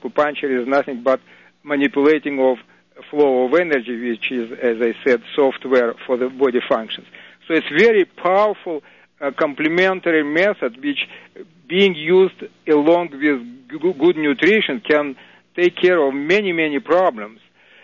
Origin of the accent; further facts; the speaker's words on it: Russia; English is a second language; moved away as an adult; now in United States; I'm from Russia originally. Now I'm 18 years here in the United States.